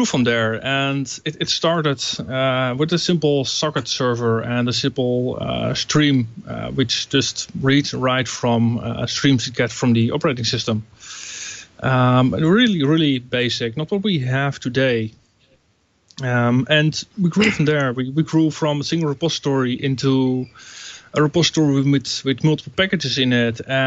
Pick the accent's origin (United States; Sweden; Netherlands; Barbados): Netherlands; Broekelangdijk, North Holland; English is a second language; I'm from Broekelangdijk in the Netherlands, which is about 40 minutes up north from Amsterdam.